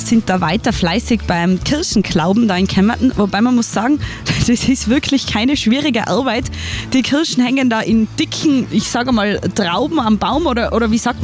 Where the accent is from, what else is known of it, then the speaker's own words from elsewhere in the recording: Tyrol, Austria; bis das ganze Obst wirklich bei uns in Tirol reif ist